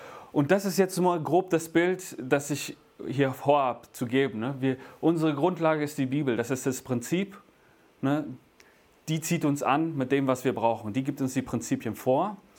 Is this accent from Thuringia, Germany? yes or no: no; Niedernberg, Bavaria, Germany; Ich komme aus Niedernberg, aus der EFG Niedernberg. Das ist ganz im nördlichen Zipfel Bayerns. Ne? Also deswegen sagen wir Servus bei uns. Ja? Aber das ist das einzige Bayerische, das es bei uns in der Region gibt. Wir sind eher Richtung Hessen schon unterwegs.